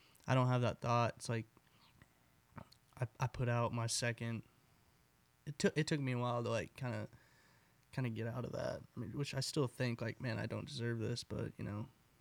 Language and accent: English; Midwest, United States; I like the alliteration between the two words, and I'm from the Midwest, and I was like, this makes sense.